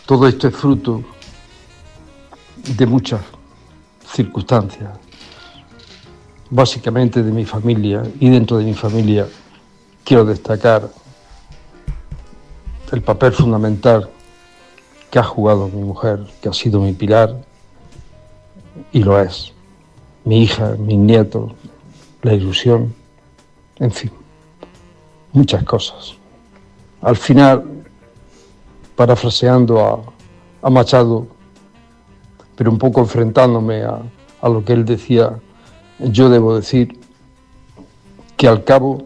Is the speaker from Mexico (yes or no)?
no; Vera, Andalusia, Spain; Vera no es solo el lugar donde yo nací. Vera es mi raíz, una raíz que me nutre y que, bueno, como todas las raíces, sostiene, ¿no?